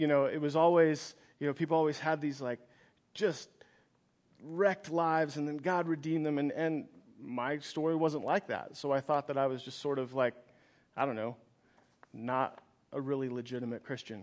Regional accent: Sterling, Colorado, United States; Sterling is up there. You might as well just say I grew up in Nebraska. So I tell people I'm from Colorado.

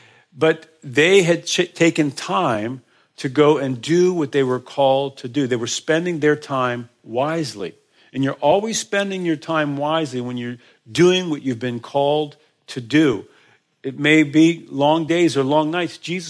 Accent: Maryland, United States; moved away; Now, I'm from Maryland, okay? I fled the East Coast in 84, okay?

